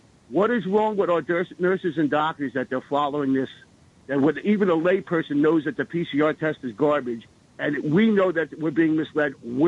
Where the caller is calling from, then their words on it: New Jersey, United States; from New Jersey. How are you?